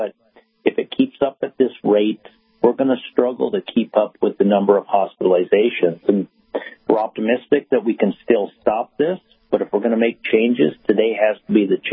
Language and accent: English; Lignite, North Dakota, United States; I grew up in Lignite in Portal, North Dakota, and I think of Newtown as home